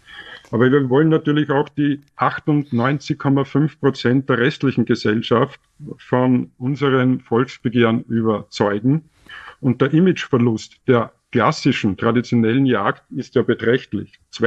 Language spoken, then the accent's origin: German; Austria; Ich will als Österreicher in Österreich jagen